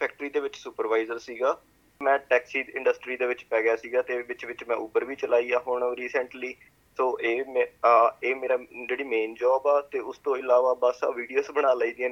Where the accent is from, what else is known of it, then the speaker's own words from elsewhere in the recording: Sadarpur, Punjab, India; ਮੇਰਾ ਪਿੰਡ ਆ ਪਟਿਆਲੇ ਦੇ ਕੋਲ ਸਦਰਪੁਰ।